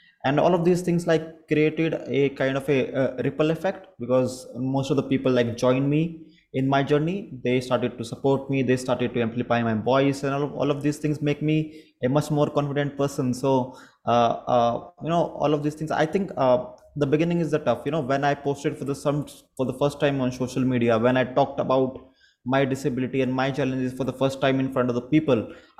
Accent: India; I'm from India. I have black hairs.

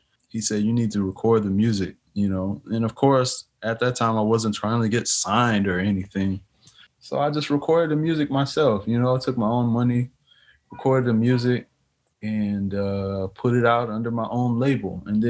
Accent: Houston, Texas, United States; that is right in the close to the neighborhood where I grew up in Houston.

